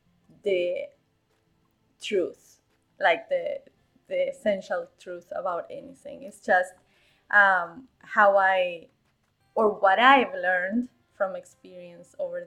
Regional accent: Uruguay; English is a second language; I'm from Uruguay, and that's something I'm very, very proud of.

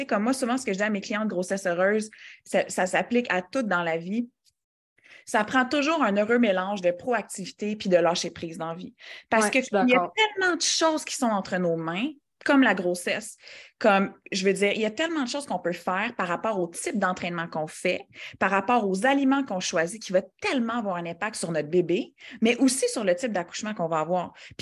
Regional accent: Quebec, Canada; moved away as an adult; now in Winnipeg, Canada; une couple d'années, on a déménagé à Winnipeg parce que mon chum il a été posté à l'étranger. Donc, on a quitté le Québec, il est militaire. Donc, moi, à ce moment-là, ça a rocké mon monde, là, genre, OK, je quitte ma famille

